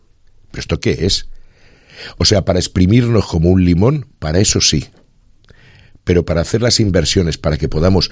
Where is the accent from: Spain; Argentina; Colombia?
Spain; Alicante, Valencian Community; Yo soy alicantino hasta la médula, y yo me siento orgulloso de mi ciudad